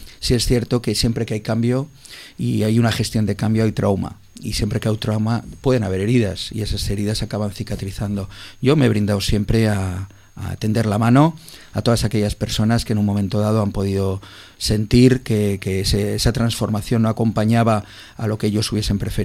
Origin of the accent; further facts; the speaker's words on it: Catalonia, Spain; nos une a España, nos une como catalanes a Cataluña, en tradición, en cultura y sobre todo en arraigo